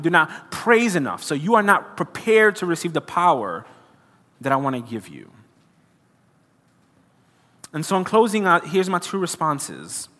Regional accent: Brooklyn, New York, United States; I grew up in Brooklyn where what that looked like was a little bit scary to me.

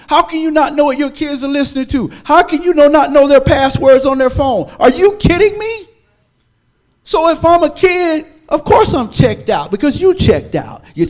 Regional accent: Baldwin, Florida, United States; also born or lived in Chiefland; If I'd have been listening to my story that I grew up in Baldwin, poor, my family divorced

